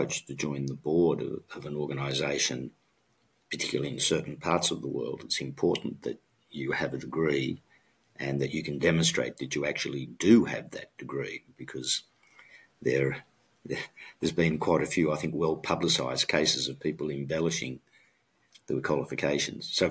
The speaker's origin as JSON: {"language": "English", "country": "Australia", "accent": "Australian", "said": "although people tell me my Australian accent is not necessarily so broad, and when I visit back to Australia, which I do every month now"}